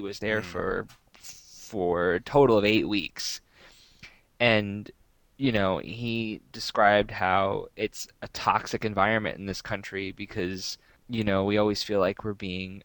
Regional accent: Texas, United States; I'm from the United States. Like, oh, really? Where from? And I'm like, Texas.

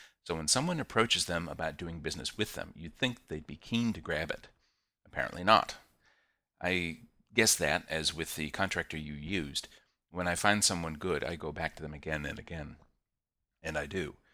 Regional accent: United States; now in New Zealand; which is being an American expat in New Zealand, but still related in some ways.

